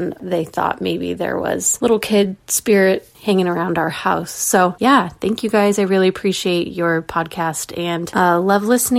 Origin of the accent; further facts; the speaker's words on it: Oregon City, Oregon, United States; I am from Oregon City, Oregon.